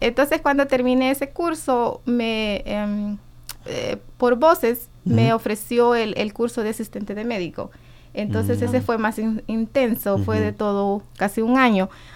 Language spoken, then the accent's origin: Spanish; El Salvador; moved away as an adult; yo soy salvadoreña. Yo vine a este país a finales del 2001.